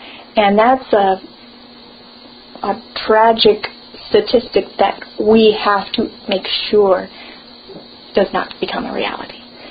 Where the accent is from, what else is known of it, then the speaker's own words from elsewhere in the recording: Pecan Park, Texas, United States; And this was growing up in Pecan Park in the East End.